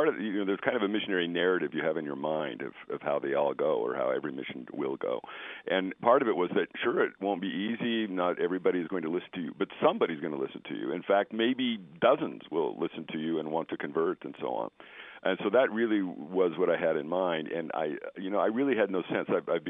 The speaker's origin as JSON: {"language": "English", "country": "United States", "said": "You know, we're from America. We're trying to learn your language."}